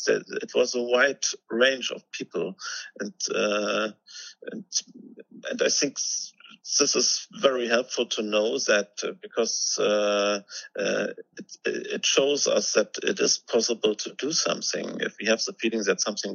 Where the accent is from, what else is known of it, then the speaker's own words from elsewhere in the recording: East Germany, Germany; I grew up in East Germany, and in East Germany, these people were great heroes.